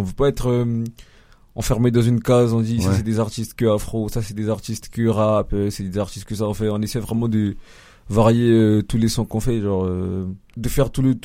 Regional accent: Toulouse, Occitanie, France; On est de Toulouse, Toulouse centre, en plein centre. Mais après, chacun vient un peu d'ailleurs.

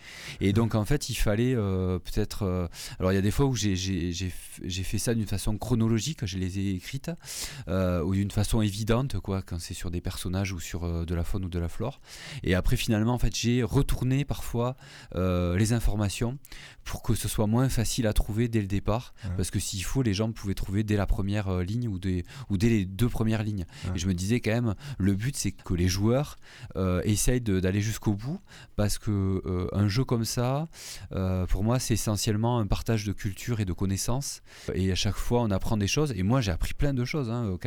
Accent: Toulouse, Occitanie, France; je suis toulousain à la base

